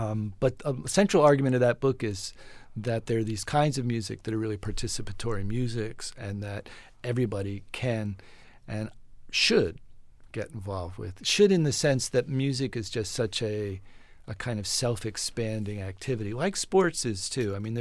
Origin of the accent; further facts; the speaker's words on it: East Coast, United States; born there; You know, I was born on the East Coast. East Coasters are very provincial.